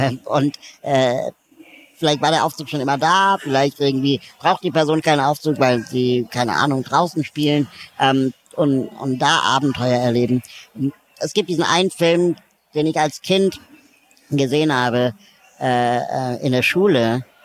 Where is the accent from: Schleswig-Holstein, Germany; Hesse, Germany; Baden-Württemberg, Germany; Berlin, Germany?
Berlin, Germany; Ich komme auch aus Berlin